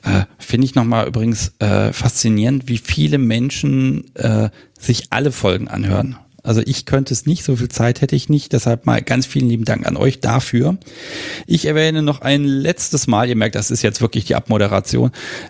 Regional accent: Hannover, Lower Saxony, Germany; Das letzte Mal sogar Kaffee aus Hannover. Ich dachte, das kann doch nicht wahr sein. Ich kriege Kaffee, also aus meiner Heimatstadt

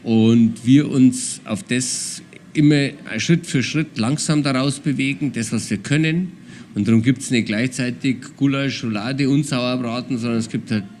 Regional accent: Bavaria, Germany; Ich komme eigentlich aus dem Allgäu. Meine Familie kommt aus dem Allgäu, aus Nesselwang im Allgäu

